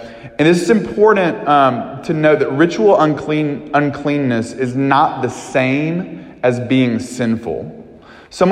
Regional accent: Tuscumbia, Alabama, United States; and I'm this bumpkin from Tuscumbia, Alabama.

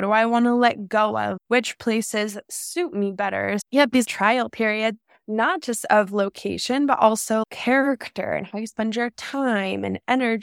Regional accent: San Diego, California, United States; No, it's 100% San Diego. So I am from San Diego. My whole family is here.

